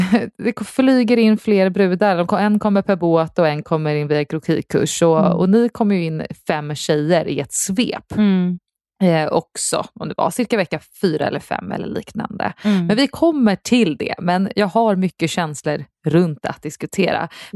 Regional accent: Sweden; Hade vi varit hemma i Sverige hade jag ändå försökt att ta upp vår kontakt här i vår efter vi var på 3 dejter i höstas.

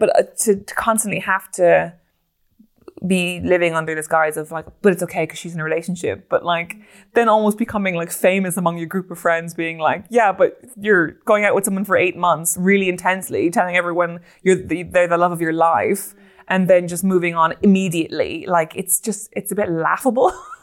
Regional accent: Ireland; And as an Irish woman, it's a really confusing thing

